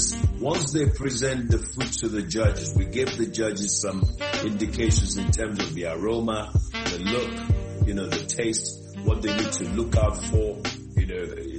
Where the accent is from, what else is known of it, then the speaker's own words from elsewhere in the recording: Nigeria; Well, I'm Nigerian.